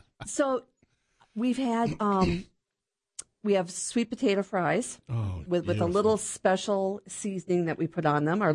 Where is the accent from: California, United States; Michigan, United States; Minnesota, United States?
Minnesota, United States; I was from Minnesota, lived in Minnesota.